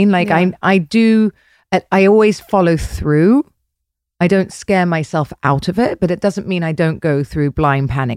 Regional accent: United Kingdom

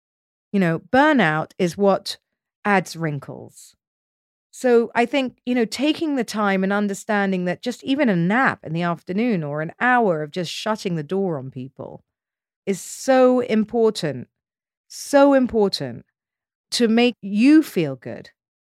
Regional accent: South West England, United Kingdom; I grew up in Dorset.

